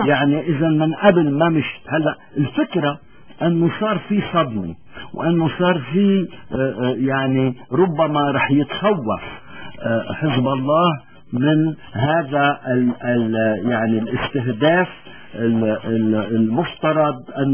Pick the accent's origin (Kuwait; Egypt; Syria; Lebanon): Lebanon; فبالتالي أنا كلبناني